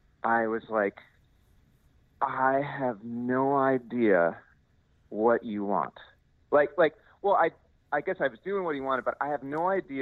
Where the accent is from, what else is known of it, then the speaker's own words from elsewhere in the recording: New York, United States; I'm from New York and it just never spoke to me.